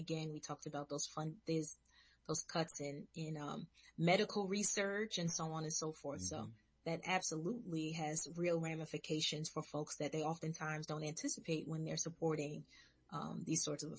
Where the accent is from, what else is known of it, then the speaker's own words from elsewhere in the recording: Brooklyn, New York, United States; So I'm a very proud Brooklynite, right? Most people who know me know very quickly that I was born and raised in Brooklyn.